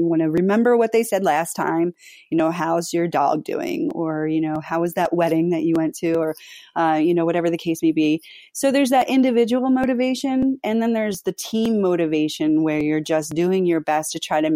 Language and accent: English; Philadelphia, Pennsylvania, United States; and I'm from Philadelphia, so I say watermarks on them.